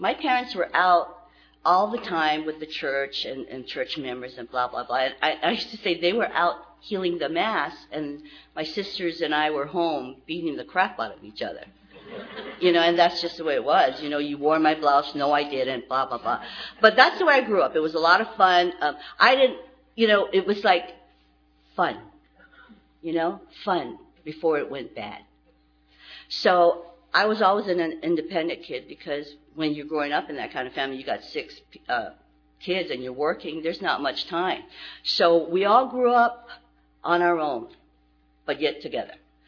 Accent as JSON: {"language": "English", "town": "Torrance", "region": "California", "country": "United States", "said": "I come from Torrance, and we have a roundup there, too, and it's a big event, and we start, like, Thursday."}